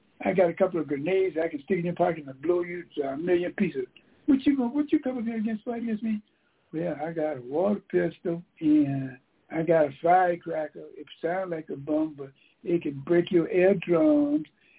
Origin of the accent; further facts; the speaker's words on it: Savannah, Georgia, United States; now in Atlanta, United States; Like I was raised up in Savannah, Georgia. I never thought I'd be here in Atlanta. I've been here in Atlanta now 47 years.